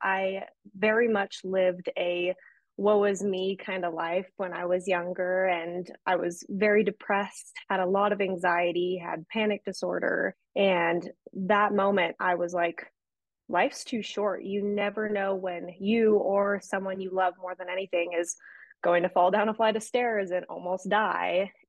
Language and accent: English; Bend, Oregon, United States; So I was raised in Bend, Oregon by my single dad with my little sister, and we grew up very poor